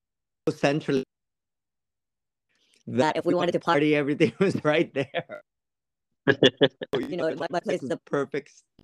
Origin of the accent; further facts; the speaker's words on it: Manila, Metro Manila, Philippines; Yes, I was born in Manila.